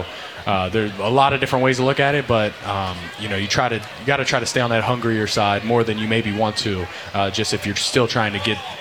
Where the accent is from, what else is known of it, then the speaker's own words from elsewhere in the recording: Martinsburg, West Virginia, United States; I'm from Martinsburg, West Virginia